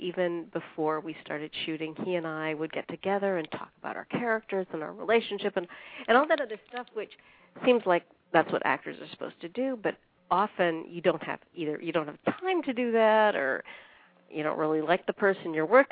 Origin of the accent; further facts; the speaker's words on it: Edmonton, Alberta, Canada; moved away as an adult; I grew up in Edmonton, Alberta, Canada, and I was a dancer there and a professional dancer.